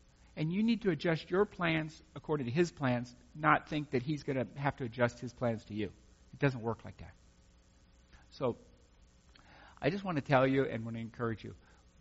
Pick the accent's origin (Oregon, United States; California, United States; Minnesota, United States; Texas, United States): California, United States; I was raised in California for my whole life, so I guess I kind of got the idea on that.